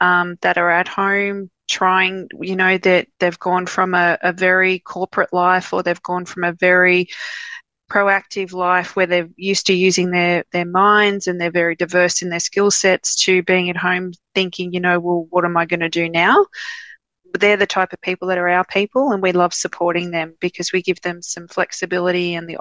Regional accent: Wellington, New South Wales, Australia; now in Dubbo, Australia; So I've always lived in Dubbo. I grew up in Wellington, which is only a short half an hour drive down the road towards Sydney, but always lived in Dubbo, never ventured out.

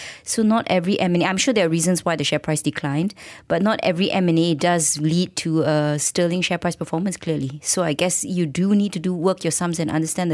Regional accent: Malaysia; as a Malaysian

